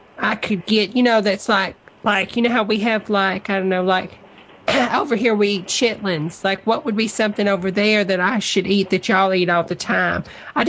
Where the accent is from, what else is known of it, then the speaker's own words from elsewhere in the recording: United States; I'm from the States, honey. And me and my girlfriends, we flew in there.